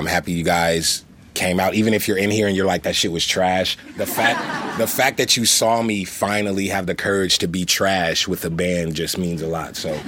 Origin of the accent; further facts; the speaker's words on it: Los Angeles, California, United States; I'm from Los Angeles, California, where we can wear shorts 24/7.